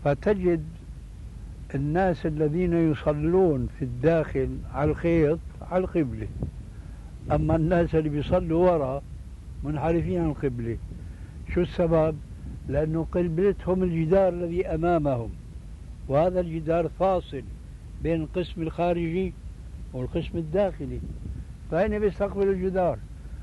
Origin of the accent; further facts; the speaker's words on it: Syria; moved away; هذه عندنا في الشام في سوريا مشهورة هذا الحديث. وجئت هنا وسمعته أيضا وهكذا.